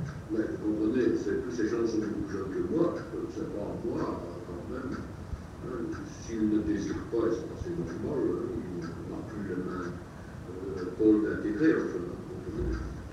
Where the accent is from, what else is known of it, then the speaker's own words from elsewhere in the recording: Dijon, Bourgogne-Franche-Comté, France; born there; Donc je suis né à Dijon, ayant terminé mes études secondaires, j'ai cherché un emploi.